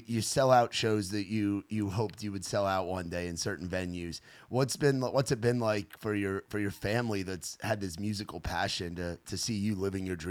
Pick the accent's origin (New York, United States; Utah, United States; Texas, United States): New York, United States; I'm from New York, so we got everything up there. Like, literally everything. I got 9 million people living on a 13-mile island.